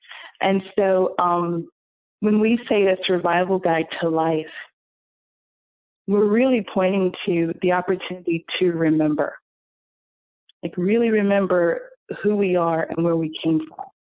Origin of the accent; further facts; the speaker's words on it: Atlanta, Georgia, United States; now in New York City, United States; I'm originally from Atlanta, so I'm a Southern girl. And I had the opportunity to move to New York, and I took the opportunity.